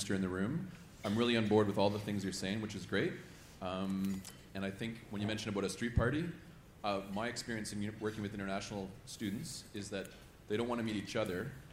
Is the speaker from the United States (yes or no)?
no; Canada; accent: Canadian; now in Australia; But you can tell I have a Canadian accent, so I have some similarities to being new.